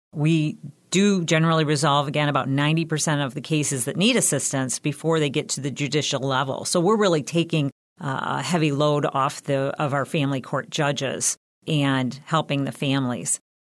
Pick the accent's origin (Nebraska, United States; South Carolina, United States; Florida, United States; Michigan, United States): Michigan, United States; Port Huron; I was born and raised here in Port Huron.